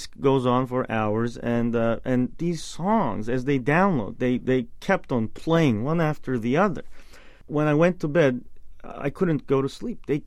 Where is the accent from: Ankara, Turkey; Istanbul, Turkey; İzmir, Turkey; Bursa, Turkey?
Bursa, Turkey; moved away as an adult; now in United States; My mother was a classical piano teacher, probably the only one in Bursa, my hometown, and Cem's hometown.